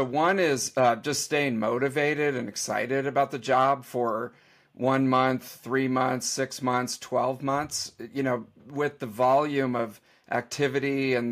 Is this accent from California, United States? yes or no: yes; California, United States; Well, I'm from California, right? So we're agreeable to the point where we don't like conflict.